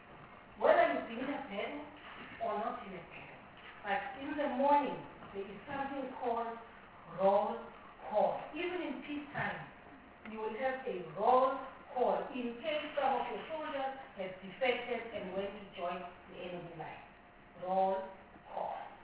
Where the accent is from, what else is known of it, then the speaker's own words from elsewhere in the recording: South Africa; look, we are South African, and there are certain things that we need to look into.